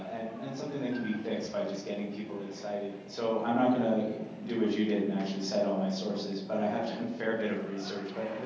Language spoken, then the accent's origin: English; Alberta, Canada; I'm from Alberta, so my family lovely my son families in BC.